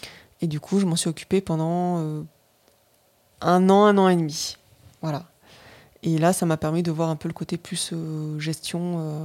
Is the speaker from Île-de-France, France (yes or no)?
no; Toulouse, Occitanie, France; moi, je suis de Toulouse de base, donc revenir à Toulouse, ça m'allait très bien aussi